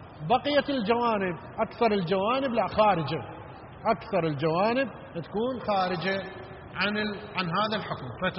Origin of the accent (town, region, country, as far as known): Iraq